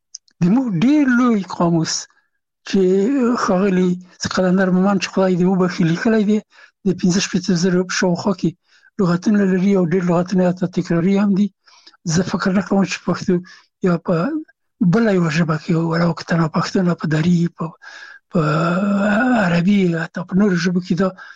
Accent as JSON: {"language": "Pashto", "country": "Afghanistan", "said": "هغه زه نه پېژندلم چې زه هم افغان یم او ما ته یې نه پېژنده چې افغان یم"}